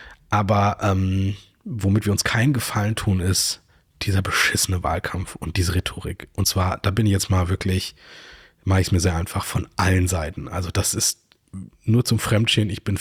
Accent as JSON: {"language": "German", "region": "North Rhine-Westphalia", "country": "Germany", "said": "wir sind beide aus Nordrhein-Westfalen."}